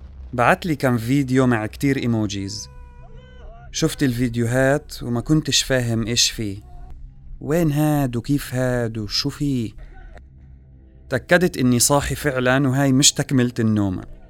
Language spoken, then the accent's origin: Arabic; Jerusalem, Palestine; من القدس، عمري 30 سنة، انسجنت عند الصهاينة